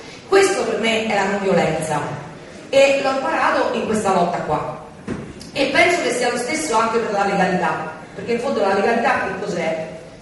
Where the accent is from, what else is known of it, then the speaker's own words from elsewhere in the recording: Rome, Lazio, Italy; io che sono di Roma